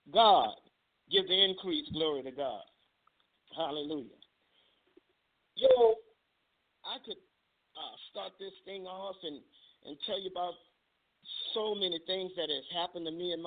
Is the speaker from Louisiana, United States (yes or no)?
yes; New Orleans, Louisiana, United States; Y'all know I'm from New Orleans.